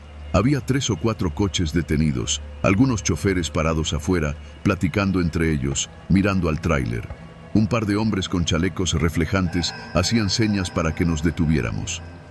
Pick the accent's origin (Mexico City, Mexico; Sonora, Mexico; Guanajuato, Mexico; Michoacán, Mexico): Guanajuato, Mexico; León; tengo 49 años, soy originario de León y llevo casi 30 en la carretera.